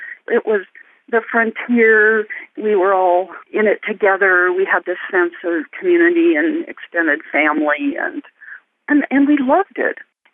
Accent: Anchorage, Alaska, United States; moved away as an adult; now in Oregon, United States; For some years, I've been just toying with the idea of growing up in Anchorage as Anchorage was growing up.

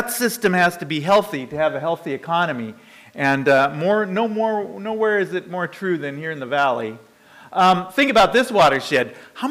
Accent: Washington, United States; also born or lived in Louisiana; And I was down in Louisiana for about 5 years. I'm from Washington State, and I grew up catching an awful lot of salmon, I have to say.

